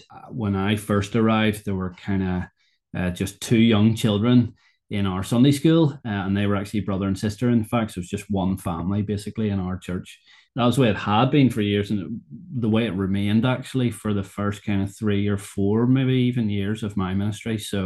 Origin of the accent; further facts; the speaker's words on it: Whitehead, Northern Ireland, United Kingdom; now in Holywood, United Kingdom; I'm from Whitehead, but I am based in Hollywood here.